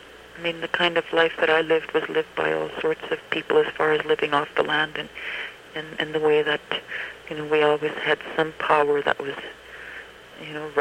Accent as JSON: {"language": "English", "country": "Canada", "first_language": "Cree", "second_language": "English", "said": "My first language is Cree, and I speak, as I say, I speak Cree fluently."}